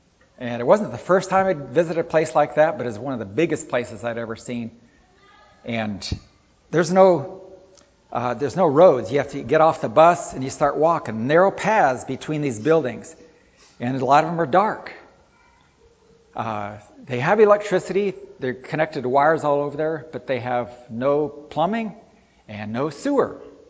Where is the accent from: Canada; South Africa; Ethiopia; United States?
Ethiopia; I've been around a lot of poor people in the Philippines. I grew up in Ethiopia, people in grass huts.